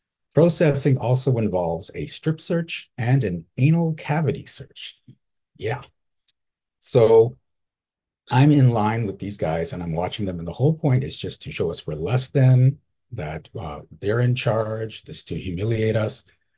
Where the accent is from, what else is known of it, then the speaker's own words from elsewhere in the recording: Canada; I'm from Canada. Canadians don't need a visa.